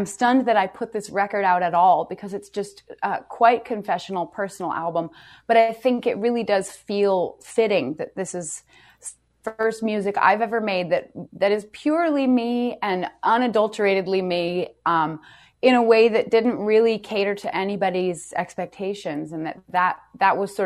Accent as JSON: {"language": "English", "region": "Vermont", "country": "United States", "tie": "born or raised there", "said": "We also came back to my hometown in Vermont, and we bought a farm."}